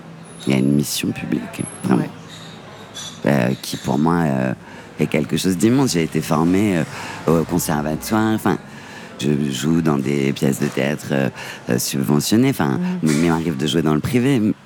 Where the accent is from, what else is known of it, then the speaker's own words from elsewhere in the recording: Nantes, Pays de la Loire, France; J'ai grandi à Nantes, dans une maison.